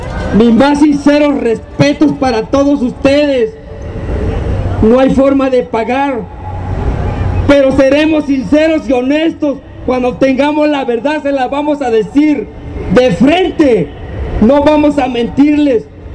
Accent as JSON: {"language": "Spanish", "country": "Mexico", "said": "de tanta gente que somos los mexicanos"}